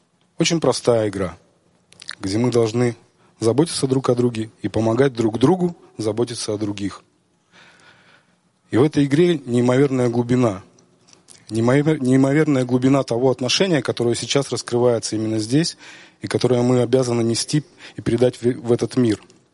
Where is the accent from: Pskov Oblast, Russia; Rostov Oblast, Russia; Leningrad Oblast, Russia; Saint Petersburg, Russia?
Saint Petersburg, Russia; Я из Санкт-Петербурга.